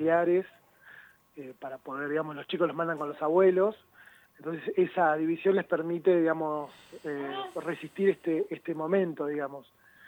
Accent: Río Negro, Argentina; Yo particularmente soy de Río Negro, sí.

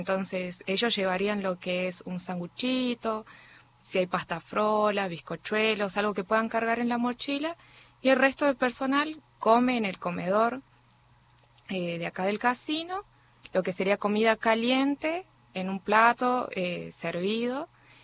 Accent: Salta, Argentina; Yo soy de Salta

